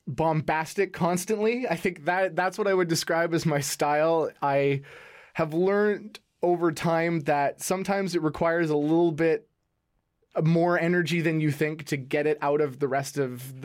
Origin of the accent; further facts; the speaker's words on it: Langley, British Columbia, Canada; I grew up in Langley, which is a suburb of Vancouver, for my entire life.